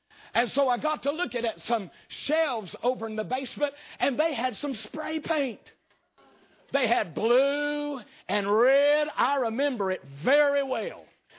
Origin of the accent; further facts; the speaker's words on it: North Wilkesboro, North Carolina, United States; also born or lived in Hays; growing up and my house in Hayes, North Carolina. So I always respond when I'm asked, where are you from? By saying North Wilkesboro, North Carolina.